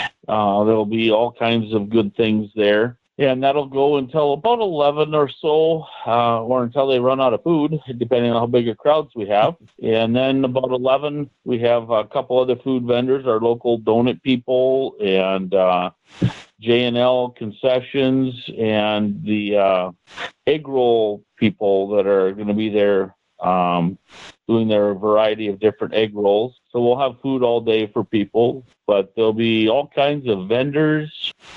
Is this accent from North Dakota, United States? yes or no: yes; North Dakota, United States; Sounds like the long-term forecast is it might be a little cool, but we're from North Dakota. We can handle that.